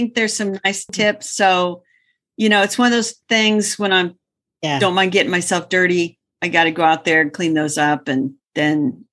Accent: Indianapolis, Indiana, United States; from Indianapolis, Indiana. I have a suburban garden measured in square feet.

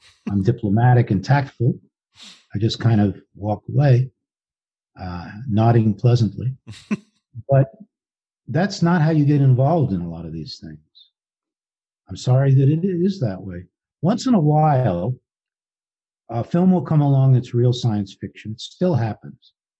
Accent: Los Angeles, California, United States; I don't live in Los Angeles deliberately, even though I was raised in Los Angeles.

